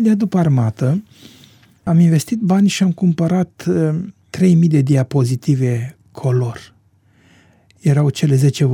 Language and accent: Romanian; Lunca, Romania; cu aceste diapozitive am început să lucrez în satul meu, în Lunca